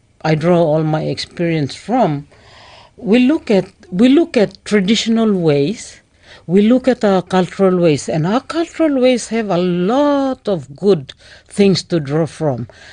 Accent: Bougainville, Papua New Guinea; Everybody when I was growing up in Bougainville, I think everybody valued peace very much.

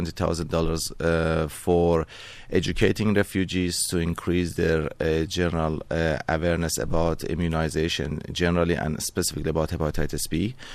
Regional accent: Iran; now in Mildura, Australia; Yeah, I originally am from Iran and I had my medical training in Turkey. And I have been in Australia for last 11 years, 10 years, 11 years, and in Mildura for last 7 years.

